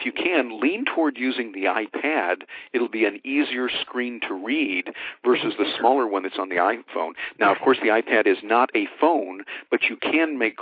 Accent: Midwest, United States; when you and I grew up there in the Midwest

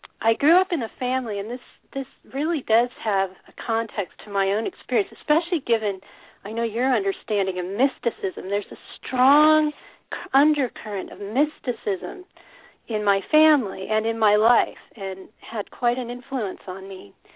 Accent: Denver, Colorado, United States; Well, actually, I grew up in Colorado, in Denver

